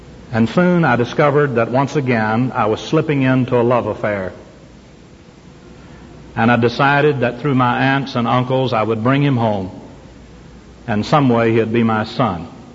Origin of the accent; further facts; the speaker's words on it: Madisonville, Kentucky, United States; I grew up in Madisonville, Kentucky, in the First Baptist Church under Hollis Summers and Harold Purdy.